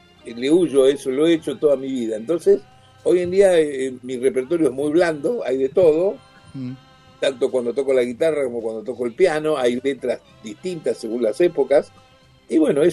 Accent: Rosario, Santa Fe, Argentina; yo soy rosarino del interior. Rosario es un lugar que no es propiamente dicho el interior, tampoco quiere ser la capital, tampoco quiere ser Buenos Aires. Soy nieto de piamonteses y de andaluces.

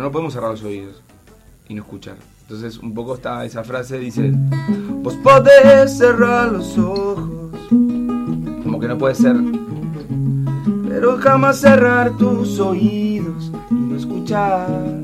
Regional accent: Buceo, Montevideo, Uruguay; born there; en Buceo, donde yo nací

